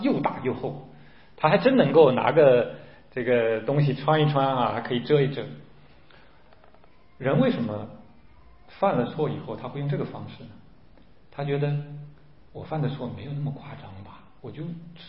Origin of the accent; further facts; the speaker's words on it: China; 我们中国人讲他心好大